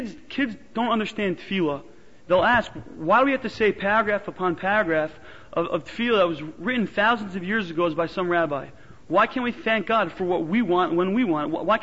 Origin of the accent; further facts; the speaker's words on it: Queens, New York, United States; also born or lived in Teaneck; I grew up in Queens and then in Teaneck as a congregant at Przanski Shuls.